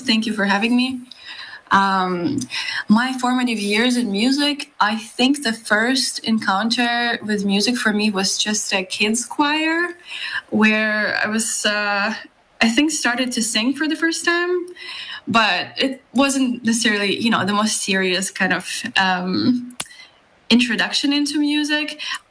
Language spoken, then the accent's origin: English; Moscow, Russia; moved away as an adult; now in Canada; I was born and raised in Moscow, and then I studied there, and then I moved to Canada.